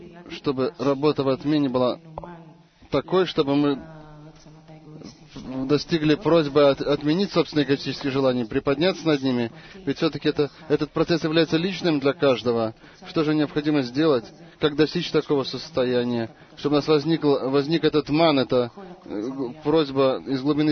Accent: Colombia; из Колумбии.

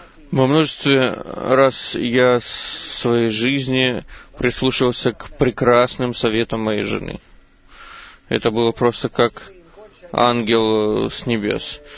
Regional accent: Norway; Russian is a second language; из Норвегии.

